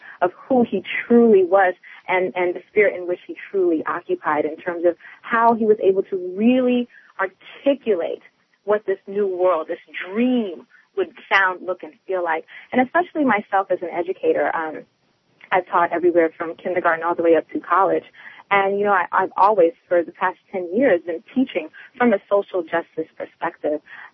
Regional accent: Brooklyn, New York, United States; Yes, well, I'm from Brooklyn, New York

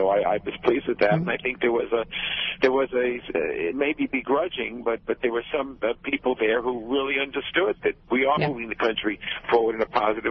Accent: New York, United States; And as a New Yorker, you know, I feel the pain even more than anybody else because we were attacked. New York was attacked.

